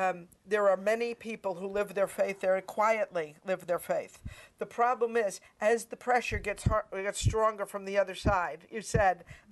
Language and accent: English; United States; So I am a Catholic first. I'm God's child. I'm an American, so I live in a country which still was founded on freedoms.